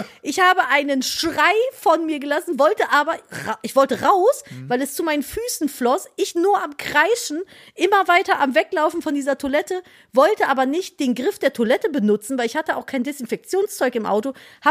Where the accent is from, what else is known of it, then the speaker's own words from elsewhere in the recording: Cologne, North Rhine-Westphalia, Germany; ich bin Kölnerin.